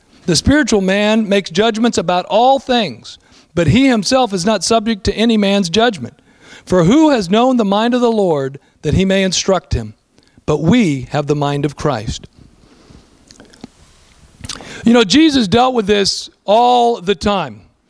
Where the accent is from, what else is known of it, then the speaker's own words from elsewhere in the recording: California, United States; We came from Southern California, beach community. I'm a surfer.